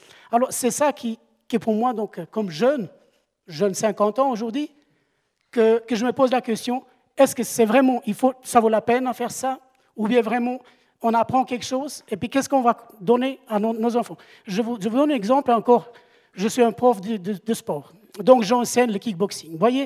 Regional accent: Kosovo; French is a second language; also born or lived in Sarajevo; je suis albanais, je viens du Kosovo.

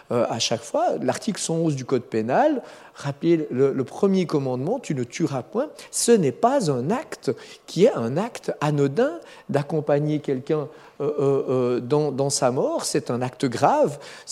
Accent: Belgium; Vous allez souvent en Belgique, mais moi je suis belge.

